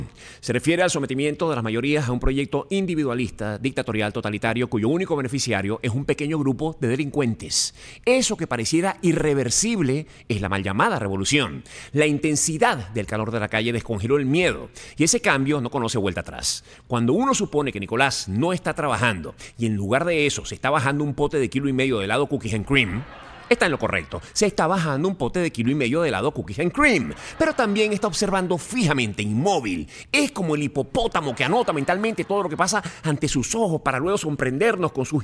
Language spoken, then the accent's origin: Spanish; Venezuela; born there; Con lo que nos cuesta conseguirlo a los que nacimos en Venezuela.